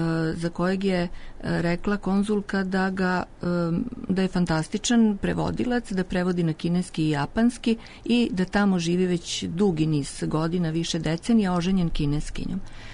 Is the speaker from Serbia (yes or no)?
yes; Novi Sad, Vojvodina, Serbia; born there; Pa i ja sam rođena u Novom Sadu.